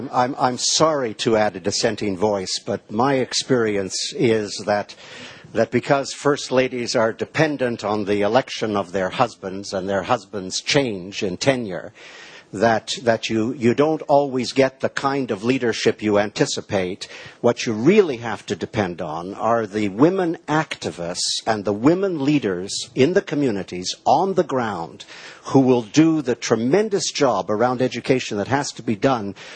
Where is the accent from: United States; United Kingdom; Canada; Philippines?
Canada; You'll forgive me as a Canadian, a faintly invidious comment, but since my own country is involved, I can make it.